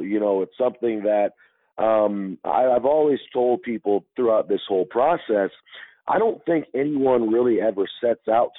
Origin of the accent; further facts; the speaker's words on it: Detroit, Michigan, United States; I'd always been a Wings fan just growing up in Detroit, you know.